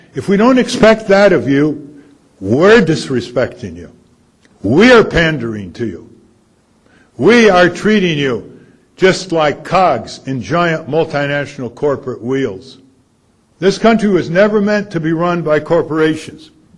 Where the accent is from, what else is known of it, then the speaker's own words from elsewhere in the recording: Connecticut, United States; When I was growing up in Connecticut, I looked up at states like Wisconsin and Oregon with envy